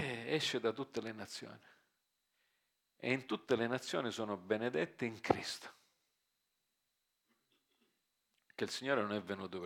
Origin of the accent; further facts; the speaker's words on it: United States; now in Italy; io sono cresciuto in America